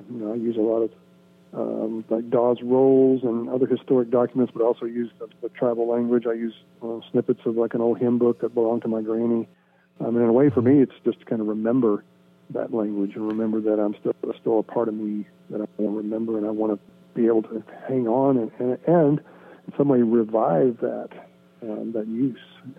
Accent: Tahlequah, Oklahoma, United States; I grew up in Tahlequah, surrounded by, you know, Indians, surrounded by Native people, and not really knowing how significant that was until much later in life.

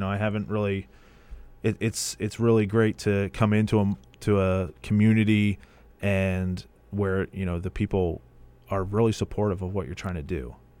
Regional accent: New Jersey, United States; I grew up in South Jersey, as I said, as pretty much bleeding orange and black my entire life.

